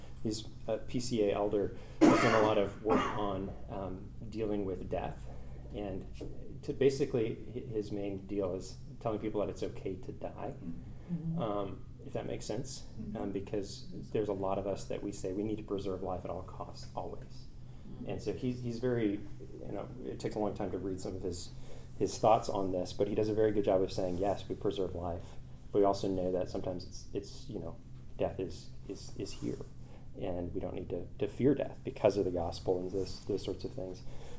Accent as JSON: {"language": "English", "country": "Canada", "said": "I come from Canada originally"}